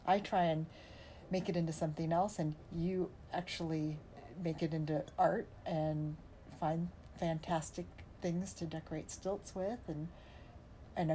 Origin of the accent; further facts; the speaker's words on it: Minnesota, United States; now in Salt Lake City, United States; I moved to Salt Lake City from Minnesota, where I grew up and went to college.